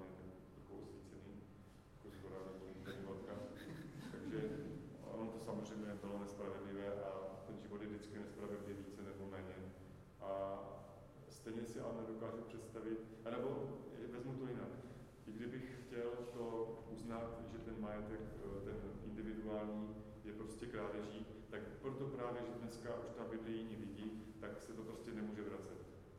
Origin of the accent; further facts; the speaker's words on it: Silesia, Czechia; tom Slezsku. A protože my jsme teda přesto, že jsme Češi.